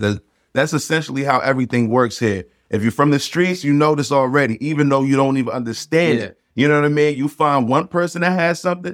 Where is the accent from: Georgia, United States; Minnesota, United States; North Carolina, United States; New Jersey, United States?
New Jersey, United States; Newark; Well, to be honest, I'm from Newark, right? Newark, New Jersey. You know, Essex County.